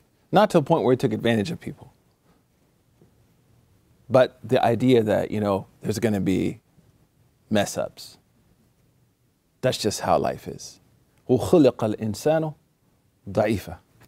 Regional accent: Oklahoma, United States; I'm from Oklahoma, so Oklahoma people, we scary.

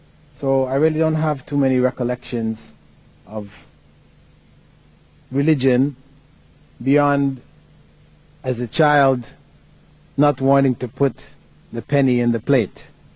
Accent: Canada; At any rate, my parents migrated to Canada. What I can recall of growing up in Canada, primary and secondary education, is having to go swimming naked.

